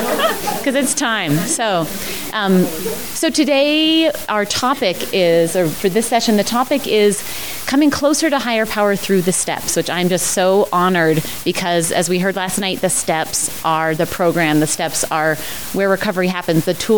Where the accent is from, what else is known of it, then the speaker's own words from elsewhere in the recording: Louisville, United States; And I will just add that I am from Louisville, and I go to meetings in Boulder